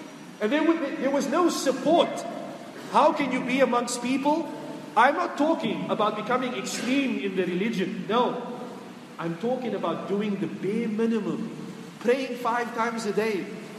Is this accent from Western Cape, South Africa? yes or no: yes; Cape Town, Western Cape, South Africa; When I first graduated, I went back to Cape Town, South Africa, my hometown.